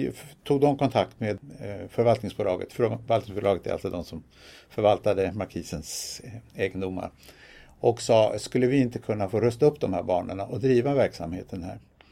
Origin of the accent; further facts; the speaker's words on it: Tyresö, Stockholm County, Sweden; Nej, det är min hembygd.